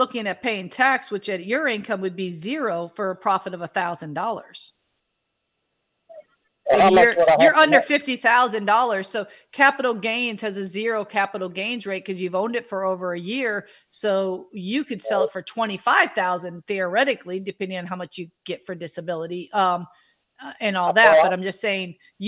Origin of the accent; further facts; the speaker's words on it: Armadale, New South Wales, Australia; Armadale, about 70 kilometers north of Sydney.